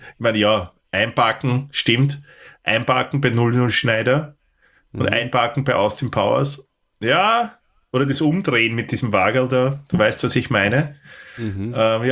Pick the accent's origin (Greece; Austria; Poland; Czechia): Austria; als Österreicher